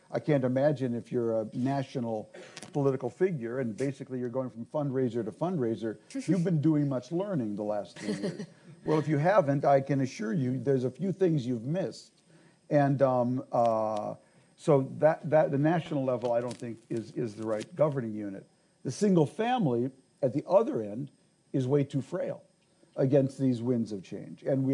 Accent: Minneapolis, Minnesota, United States; I was just home in my hometown, and Minneapolis has 2.9% unemployment.

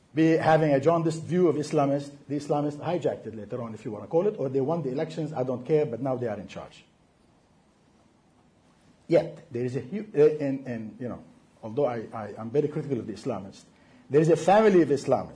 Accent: Beirut, Beirut Governorate, Lebanon; As a little kid growing up in Beirut in the 1960s

